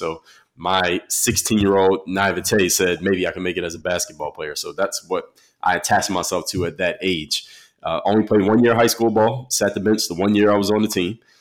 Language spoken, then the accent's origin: English; Philadelphia, Pennsylvania, United States; Grew up in Philadelphia, played every sport growing up.